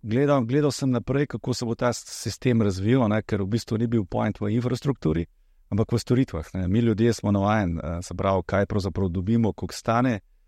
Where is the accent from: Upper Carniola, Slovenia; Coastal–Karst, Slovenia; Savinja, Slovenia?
Upper Carniola, Slovenia; Žirovnica; kjer je tam v mojem domačem kraju v Žirovnici, kjer sem res preživel prvih 12 let.